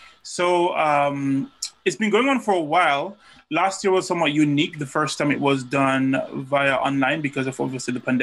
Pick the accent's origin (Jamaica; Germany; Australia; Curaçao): Jamaica; now in United States; I was born and raised in Jamaica, but I've been living in America for the past 10 and a half years.